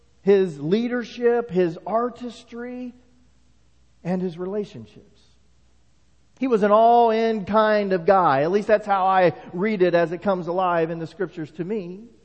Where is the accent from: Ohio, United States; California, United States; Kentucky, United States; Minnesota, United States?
Ohio, United States; Enon; Growing up in Enon, just 15 miles down the road, I'm used to this season.